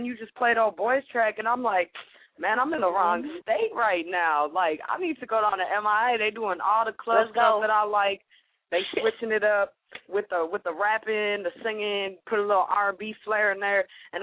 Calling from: Minnesota, United States; the host of Fresh Fridays, calling from Minnesota.

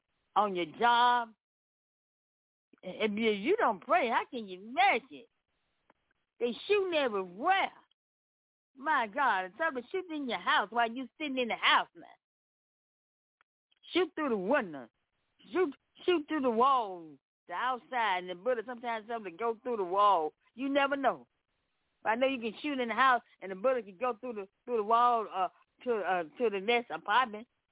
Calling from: Memphis, Tennessee, United States; I'm coming to you from Memphis, Tennessee.

